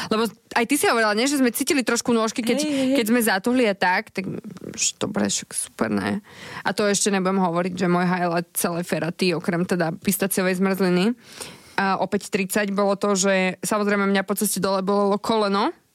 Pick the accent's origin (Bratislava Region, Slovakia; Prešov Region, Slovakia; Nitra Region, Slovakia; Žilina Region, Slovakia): Bratislava Region, Slovakia; Bratislava; Ty si dievča z Oravy, ja som dievča z Bratislavy.